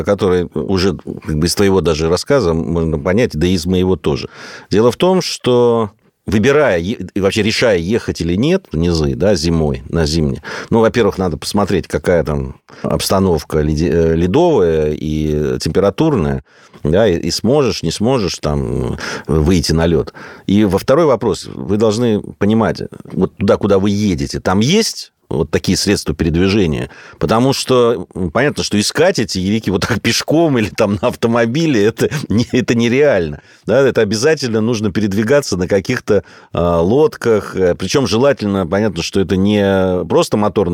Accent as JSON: {"language": "Russian", "country": "Georgia", "said": "Ну, понятно, я из Грузии приехал, где про подледную рыбалку."}